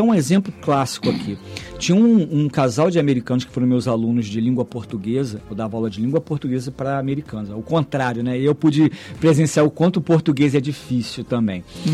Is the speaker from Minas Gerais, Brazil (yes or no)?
no; Rio de Janeiro, Brazil; eu cheguei em novembro de 2024, eu sou natural do Rio de Janeiro